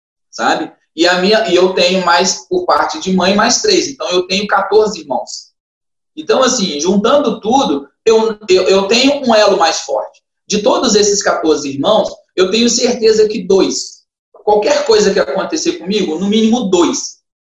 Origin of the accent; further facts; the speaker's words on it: Minas Gerais, Brazil; eu sou mineiro. E eu vivi um período no Rio